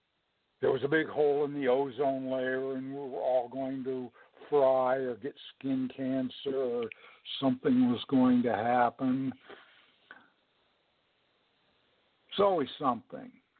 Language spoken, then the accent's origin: English; Los Angeles, California, United States; I grew up in Los Angeles. And back in Los Angeles, back in the 1960s, things were, the air was pretty lousy.